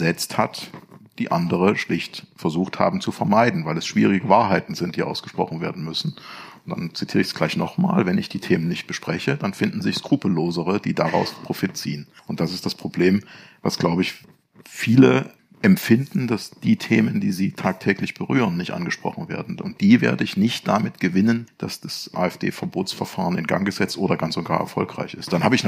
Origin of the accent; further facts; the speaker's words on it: Thuringia, Germany; als Thüringer würde ich jetzt sagen, tut ihr den Gefallen bitte nicht.